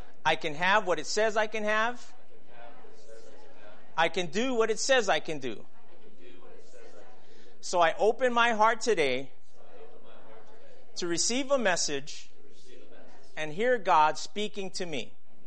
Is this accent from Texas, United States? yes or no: no; Hawaii, United States; And growing up in Hawaii, I've been on the open sea when a storm happens